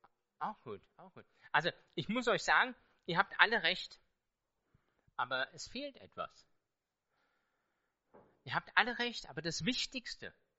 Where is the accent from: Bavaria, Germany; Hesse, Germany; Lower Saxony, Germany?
Hesse, Germany; Ich bin Hesse, ich gehe so in der Mitte los.